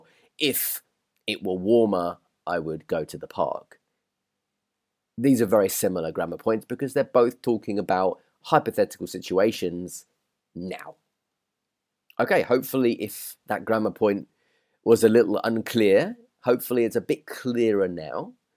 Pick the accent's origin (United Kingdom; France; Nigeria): United Kingdom; As I sit here recording this podcast, I look out of the window and see a grey, gloomy December day. This is typical British weather.